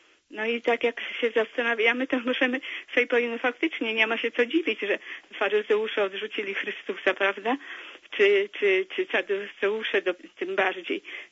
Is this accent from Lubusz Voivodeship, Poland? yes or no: no; Lesser Poland, Poland; Jestem z Małopolski